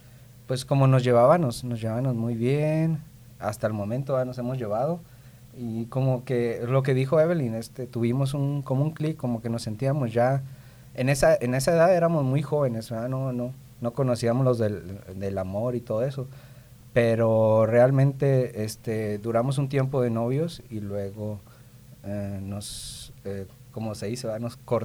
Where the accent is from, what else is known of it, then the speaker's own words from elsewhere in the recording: Cuauhtémoc, Chihuahua, Mexico; Yo nací en Chihuahua, Chihuahua, y viví mayor parte de mi vida en Ciudad Cuauhtémoc, Chihuahua.